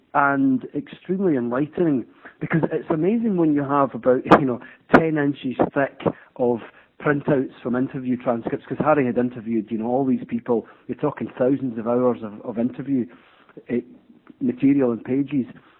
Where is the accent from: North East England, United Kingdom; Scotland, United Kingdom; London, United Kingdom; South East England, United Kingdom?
Scotland, United Kingdom; now in Windsor, United Kingdom; I'm originally from Scotland, actually. I live in England now. I live in a town called Windsor, actually